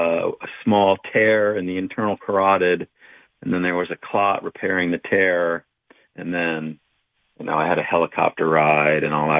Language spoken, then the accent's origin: English; Titusville, New Jersey, United States; also born or lived in Trenton; I grew up, I was born in Trenton, New Jersey, and I lived only about 7 or 8 miles up river in a little town called Titusville, which is really just above where Washington crossed the Delaware.